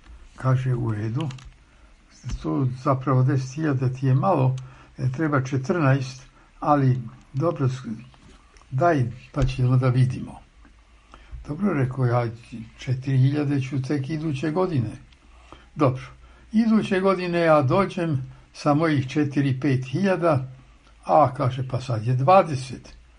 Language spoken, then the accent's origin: Serbian; Subotica, Vojvodina, Serbia; first language Hungarian; Serbian is a second language; also born or lived in Belgrade; Ja sam odrastao u Subotici. Moj materni jezik je mađarski. Školovao sam se u Beogradu, studirao, diplomirao, promovirao, sreo ljubav svog života tamo, znači srpski.